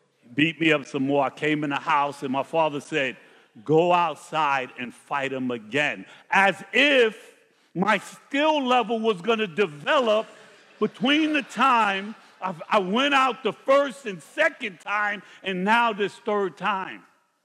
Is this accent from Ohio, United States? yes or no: no; Brooklyn, New York, United States; So I grew up in Brooklyn, and I was thinking about that this morning.